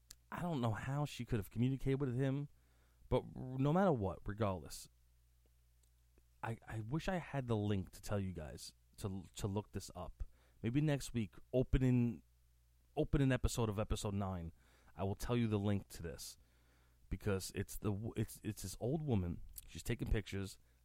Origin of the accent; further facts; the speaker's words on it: Staten Island, New York, United States; I'm from Staten Island, New York.